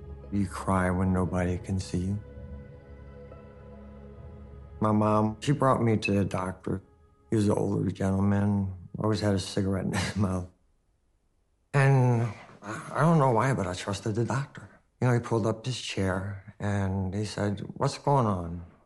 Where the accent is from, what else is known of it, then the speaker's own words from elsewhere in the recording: New Orleans, Louisiana, United States; I grew up in New Orleans back in the 70s.